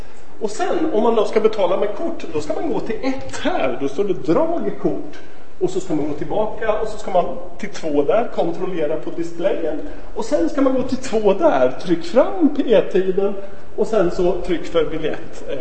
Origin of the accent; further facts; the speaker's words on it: Norway; Swedish is a second language; alltså jag är norrman egentligen.